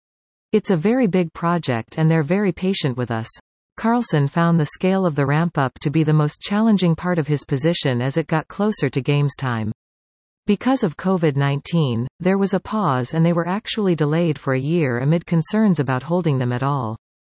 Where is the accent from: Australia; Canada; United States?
Canada; As a Canadian, I was unable to attend the Winter Olympic and Paralympic Games in Vancouver 2010.